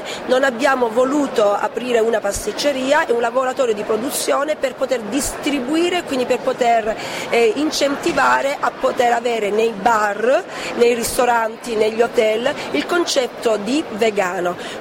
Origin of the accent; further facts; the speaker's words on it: Lecce, Apulia, Italy; Noi siamo di Lecce.